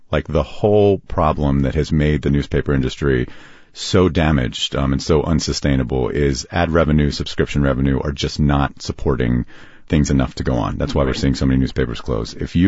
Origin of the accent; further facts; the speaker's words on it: Lancaster, Pennsylvania, United States; I grew up in Lancaster. My mom taught at Franklin and Marshall College. We lived right across the street.